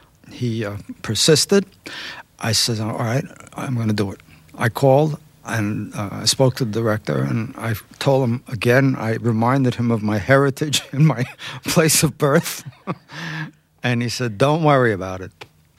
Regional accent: Brooklyn, New York, United States; I said, does the guy know that I'm a Jew from Brooklyn?

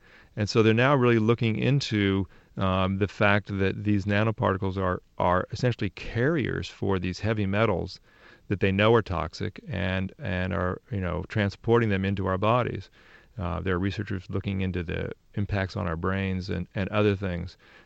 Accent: California, United States; I mean, I grew up in Silicon Valley and was used to celebrating the wonders of electrons

